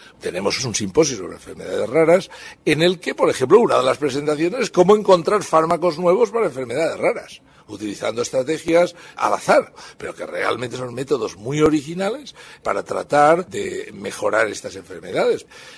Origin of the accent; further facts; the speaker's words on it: Valencia, Valencian Community, Spain; Yo soy de Valencia y trabajo en Valencia